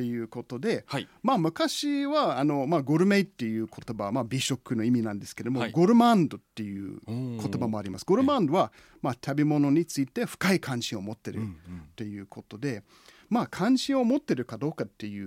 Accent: United States; 実は私は最近ふるさとのアメリカに行ってきました

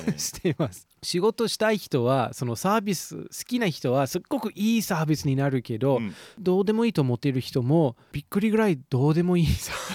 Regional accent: United States; Japanese is a second language; で僕はアメリカ人だからすごくでもと言いたいけど

